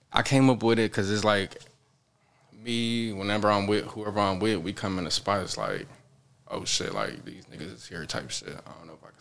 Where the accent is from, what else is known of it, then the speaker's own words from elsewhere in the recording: Cleveland, Ohio, United States; Born and raised, but I ain't gonna just put myself in one section, but I'm really from the west side of Cleveland, but I've been all over Cleveland though.